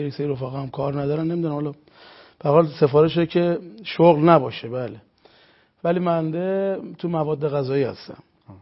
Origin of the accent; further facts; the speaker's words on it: Qom, Iran; اصالتاً هم اهل قم هستم. متولد قم هستم.